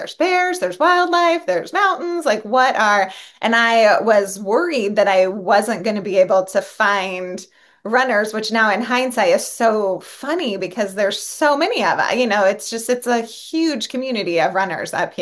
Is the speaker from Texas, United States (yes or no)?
no; Oregon, United States; moved away; Well, and I think, you know, one of the funniest things when I came up from Oregon, I remember, like, and I ran pretty primarily like road races in Oregon.